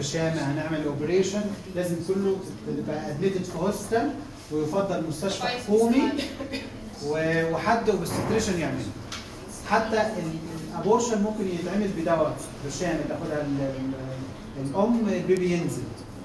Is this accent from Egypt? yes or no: yes; Egypt; في مصر عندنا في مصر